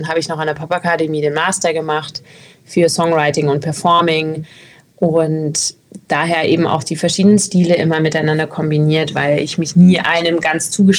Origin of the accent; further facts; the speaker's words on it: Munich, Bavaria, Germany; now in Mannheim, Germany; ich war eh schon in Mannheim. Ich bin aus München nach Mannheim gekommen für das Jazzstudium